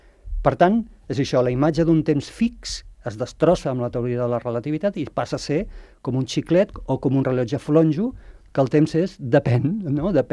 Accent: Tarragona, Catalonia, Spain; born there; now in Sant Cugat del Vallès, Spain; jo sóc nascut a Tarragona, però vaig venir a viure a Sant Cugat fa 26 anys

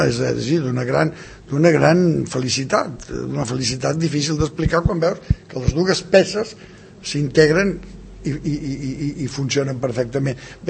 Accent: Mexico; Catalan is a second language; now in Spain; com a pobre mexicà comença a sentir malament, no? Però quan tinc el goig de venir a Catalunya el 64

